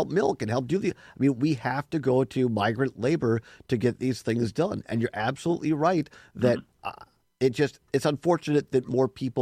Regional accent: Wisconsin, United States; I grew up in Richland County. My grandparents on my dad's side were 45-year dairy farmers, had Holsteins in southwest Wisconsin.

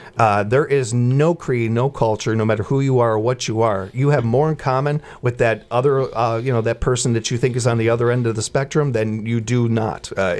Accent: Chicago, Illinois, United States; I grew up around the United Nations. I mean, Chicago, you got Little Italy, Little Chinatown, you've got all these different things, and it's all I knew growing up

